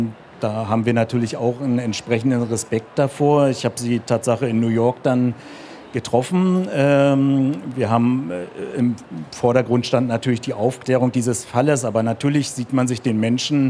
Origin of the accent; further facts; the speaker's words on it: Germany; ich bin halt auch in der DDR aufgewachsen